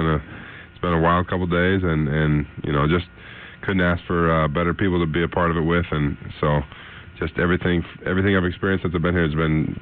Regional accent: Utah, United States; You know, just I'm from Utah, so, you know, I grew up in a middle class neighborhood, and you know, I grew up close to the mountains

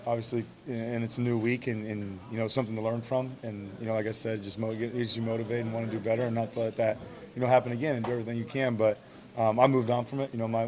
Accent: Bakersfield, California, United States; And then growing up in Bakersfield, not a lot of people know this, that, you know, in the summer it's in triple digits, and I think we've had about two or three winters since I've been there that it snowed.

